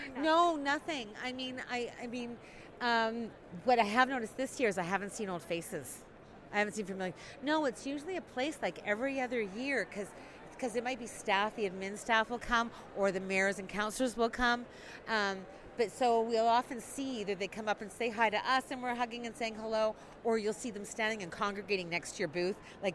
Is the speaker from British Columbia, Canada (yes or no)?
yes; Vancouver, British Columbia, Canada; born there; I was born in Vancouver. I'm fifth generation Vancouverite.